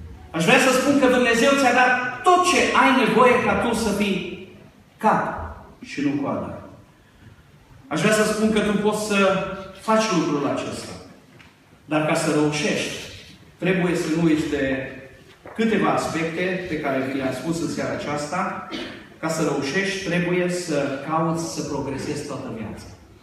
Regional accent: Romania; moved away; Și ca tot românul care vine din concediu, minusurile erau mari

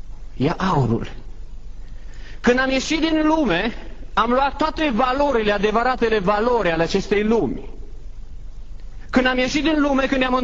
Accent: Romania; born there; eu m-am născut în România

